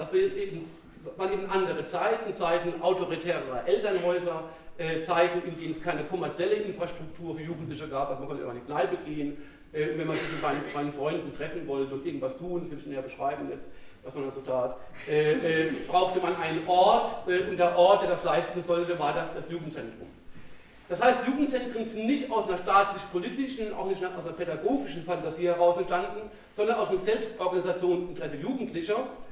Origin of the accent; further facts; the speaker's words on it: West Germany, Germany; ich bin ein echter Wessi, ich bin sogar ein linksrheinischer Wessi, also ein paar Franzose.